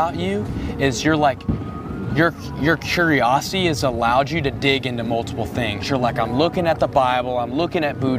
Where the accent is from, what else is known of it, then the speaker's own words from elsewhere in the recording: Georgia, United States; I grew up in the South. I'm from Georgia.